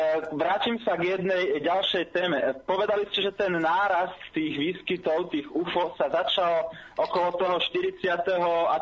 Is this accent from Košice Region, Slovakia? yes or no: yes; Rožňava, Košice Region, Slovakia; ja pochádzam z Rožňavy